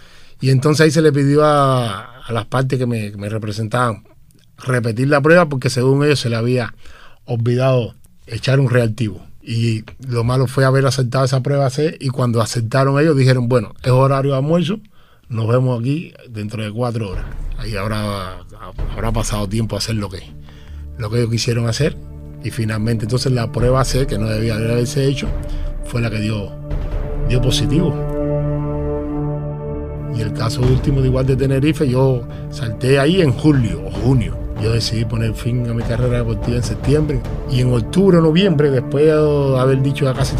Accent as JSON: {"language": "Spanish", "town": "Limonar", "region": "Matanzas", "country": "Cuba", "said": "Nunca he negado ser matancero, ser limonareño. Soy matancero y limonareño 100% y lo seguiré siendo por el resto de mi vida"}